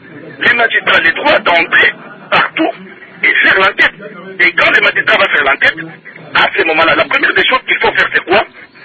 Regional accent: DR Congo; Le système que nous avons ici chez nous au Congo, je trouve que l'impunité est à outrance.

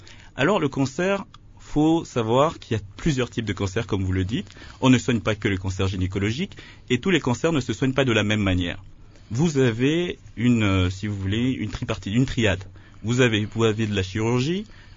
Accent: DR Congo; le problème aussi chez nous en RDC, c'est le système.

